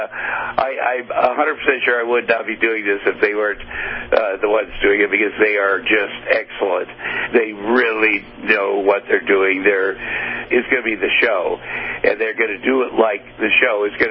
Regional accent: Ottumwa, Iowa, United States; I grew up in Ottumwa, Iowa.

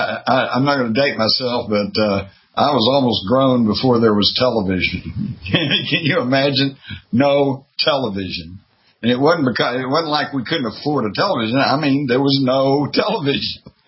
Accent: Texas, United States; That very weekend, because I grew up in Texas.

